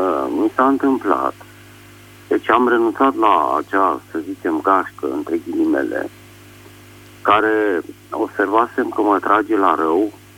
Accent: Bucharest, Romania; sunt din București

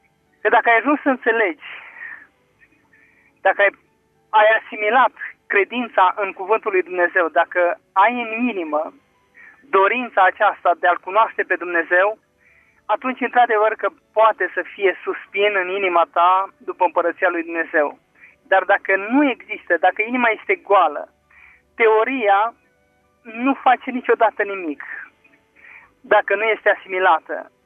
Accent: Satu Mare, Satu Mare County, Romania; Din Satul Mare

